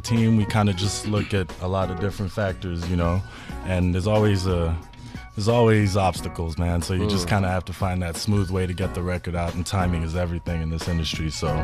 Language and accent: English; Malawi; also born or lived in South Africa / United States; I went to high school in the States, but I grew up in Malawi and I grew up in South Africa.